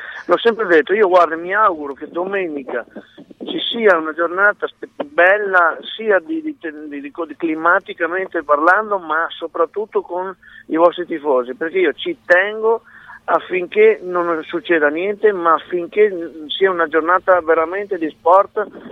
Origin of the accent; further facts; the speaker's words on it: Castelfranco Veneto, Veneto, Italy; born there; Io sono nato a Castelfranco Veneto e sono arrivato a Materica comprando la Fidea nel 1998 con la mia famiglia